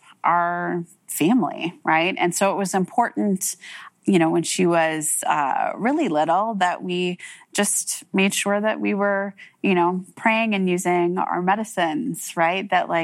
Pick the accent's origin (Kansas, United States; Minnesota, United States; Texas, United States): Minnesota, United States; St. Louis Park; But what I did know is that as a Native kid who was growing up in St. Louis Park, there weren't a lot of us.